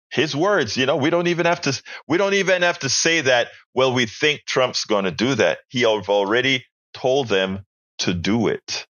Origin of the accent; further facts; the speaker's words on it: Panama; I love him so much, even if he got my country wrong. I'm Panama. I do have Jamaican in me